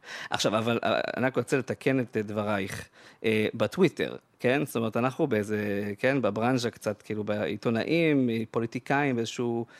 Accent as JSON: {"language": "Hebrew", "town": "Jerusalem", "region": "Jerusalem District", "country": "Israel", "said": "כתבתי במאמר שאני בתור ירושלמי"}